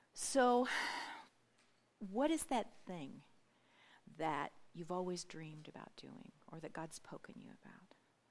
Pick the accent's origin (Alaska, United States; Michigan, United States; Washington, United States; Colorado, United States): Alaska, United States; Ketchikan; You probably already figured that out. And I'm from Ketchikan.